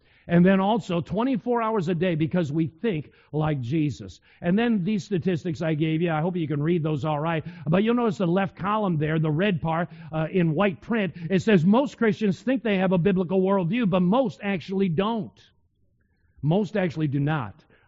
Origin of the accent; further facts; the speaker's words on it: New York, United States; I mean, I'm from Western New York anyway. I'm a Northeasterner just like you are.